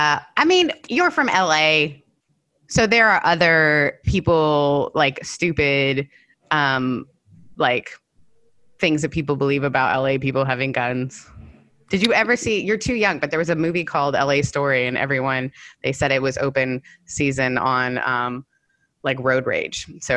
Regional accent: Canada; As a Canadian, that was like my biggest fear

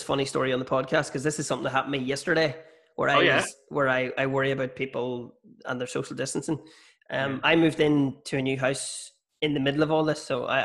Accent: Armagh, Northern Ireland, United Kingdom; I thought it was funny because I'm from Armagh.

